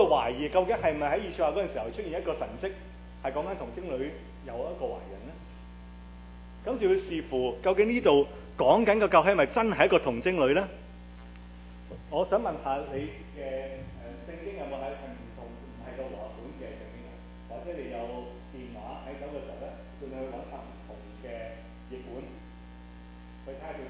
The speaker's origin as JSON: {"language": "Cantonese", "country": "China", "said": "因為我哋都係中國人，我哋唔係日本人、亞洲人。"}